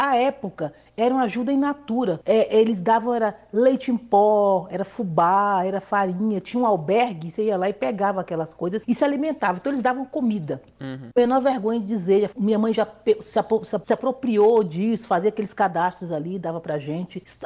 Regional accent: Brasília, Federal District, Brazil; born there; Então, eu sou essa baiana nascida em Brasília. Eu sou filha de baianos, nasci em Brasília. Os pais vieram para cá em 1960. Então, pioneiros.

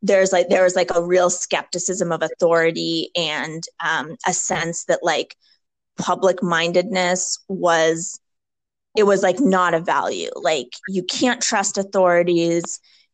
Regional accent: Newton, Massachusetts, United States; growing up in Newton, there were so many other Jews.

